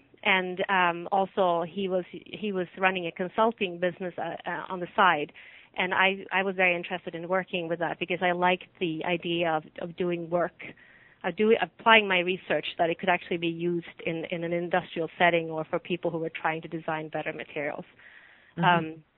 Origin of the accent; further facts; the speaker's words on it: Sweden; in Sweden many years ago. I did my PhD in Stockholm. I'm from Sweden originally.